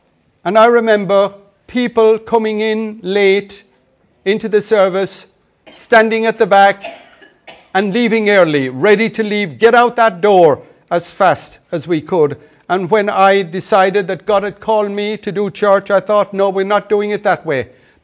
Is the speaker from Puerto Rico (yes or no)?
yes; Puerto Rico; I was from Puerto Rico. There was no hope for me.